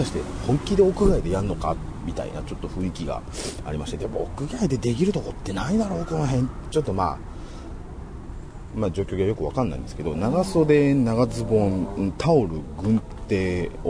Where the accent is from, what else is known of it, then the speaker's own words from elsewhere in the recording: Osaka, Japan; うちの地元は住之江公園駅、住之江協定がすぐ近くにある協定会でいうの、協定しやってる方々のメッカと言われる、まあ、住之江公園駅が一番最寄りの駅なんですけれども